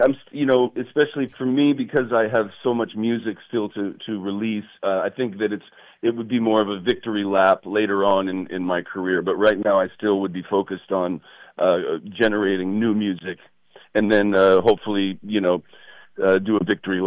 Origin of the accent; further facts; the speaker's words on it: Hollywood, California, United States; I grew up in Hollywood, so I know that right around that sixth or seventh season is usually when the creativity dies down